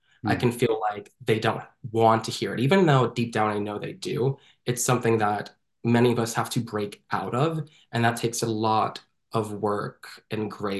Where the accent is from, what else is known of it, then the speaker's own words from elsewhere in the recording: Florida, United States; because I grew up in Florida.